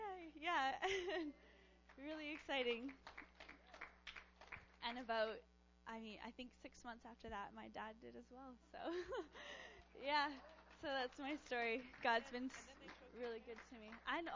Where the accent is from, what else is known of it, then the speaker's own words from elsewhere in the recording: Montreal, Quebec, Canada; moved away as an adult; now in London, Canada; I told you guys I was from Montreal, so I'm 23, and when I was 20, God told me to move to London, Ontario